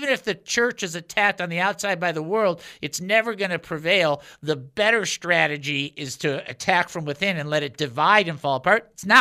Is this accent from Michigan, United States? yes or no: yes; Southfield, Michigan, United States; I grew up in Southfield, Michigan on 25570 Catalina Drive, and my sister had a room, and my brother had a room, and I had a room.